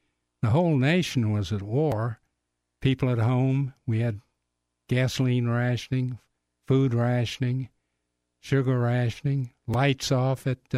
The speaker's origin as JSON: {"language": "English", "town": "Charlottesville", "region": "Virginia", "country": "United States", "tie": "born or raised there", "said": "Yes, I grew up basically in Charlottesville."}